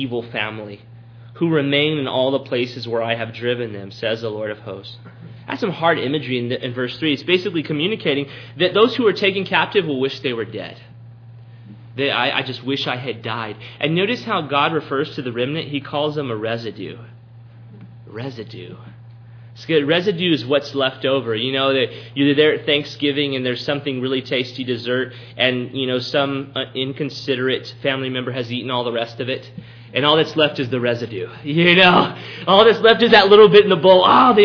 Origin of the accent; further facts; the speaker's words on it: Texas, United States; You know, growing up in South Texas, from time to time we'd go to the beach